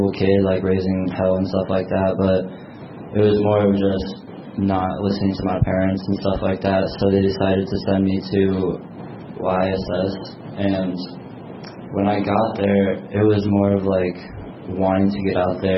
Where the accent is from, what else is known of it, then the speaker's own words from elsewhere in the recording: Grinnell, Iowa, United States; I'm from Grinnell. I'm 16.